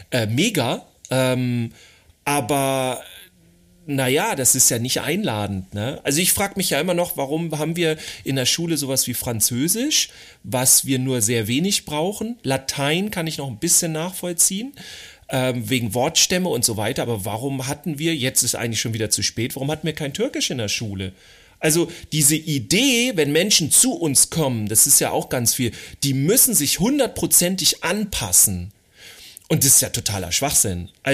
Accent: Schleswig-Holstein, Germany; accent: Schleswig-Holstein; Also ich spreche einmal Hochdeutsch und dann Schleswig-Holsteiner-Style, ne? So ein bisschen mit so Moin Moin, ne?

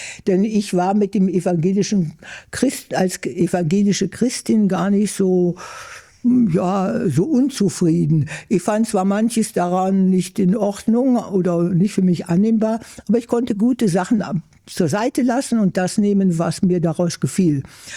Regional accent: Germany; moved away as an adult; now in Brazil; Ja, das war nach dem Krieg. Ich wollte aus dem eigentlich kaputten Deutschland, aber auch aus der Familie mal raus.

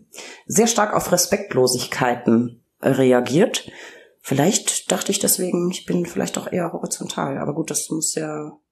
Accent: Bavaria, Germany; Ich liebe meinen Heimatdialekt. Ich komme aus Franken, also auch Weingegend.

